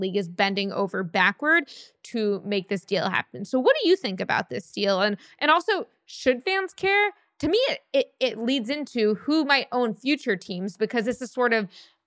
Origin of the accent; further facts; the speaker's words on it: Dallas, Texas, United States; growing up in Dallas where the Cowboys are obviously massive, but the stadium's not near a bunch of houses.